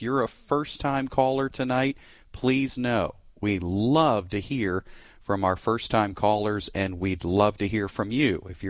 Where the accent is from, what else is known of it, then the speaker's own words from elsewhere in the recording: Texas, United States; I'm in Texas. And I'm from Texas, and by nature, I guess you could say, now I'm a Texan.